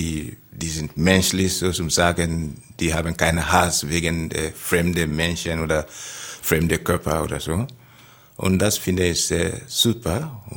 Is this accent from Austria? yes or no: no; Sierra Leone; German is a second language; also born or lived in Gambia; Und dann bin ich von Sierra Leone nach Gambia geflüchtet, you know, als Flüchtling. In Gambia ist auch ein kleines westafrikanisches Land.